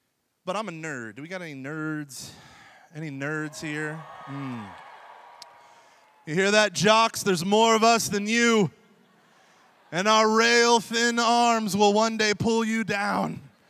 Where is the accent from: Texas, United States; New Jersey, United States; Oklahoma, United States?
Oklahoma, United States; Now, growing up in Oklahoma, it was really difficult for me to enter into my faith. But I'm surrounded by small town Catholicism.